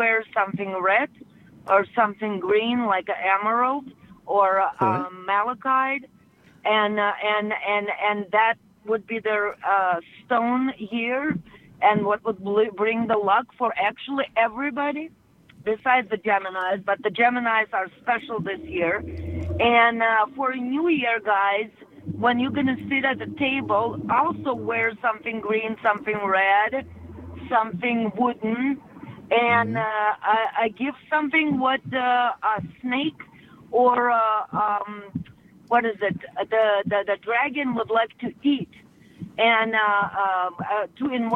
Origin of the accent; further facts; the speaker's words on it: Russia; I'm originally from Russia, and Russia and China have a border